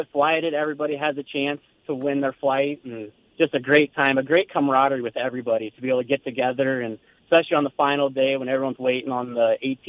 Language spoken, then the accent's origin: English; Muscatine, Iowa, United States; which I grew up in Muscatine for 9 years. So I played that course for 9 years and knew it pretty well.